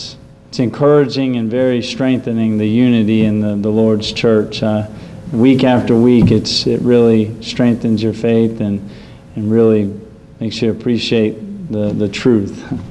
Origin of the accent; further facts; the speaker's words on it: Titusville, Florida, United States; So I've been raised in a background of no religion. I'm originally from Titusville, Florida.